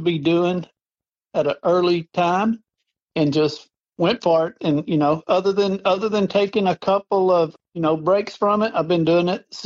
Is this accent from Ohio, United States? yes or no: no; Texas, United States; I was born and raised in Texas.